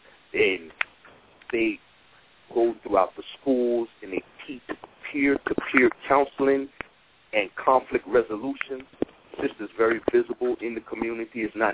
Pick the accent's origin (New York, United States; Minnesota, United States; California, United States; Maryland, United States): New York, United States; Queens; I live in Queens, New York, and Brother Efron's from Brooklyn, New York. I'm from Queens, New York.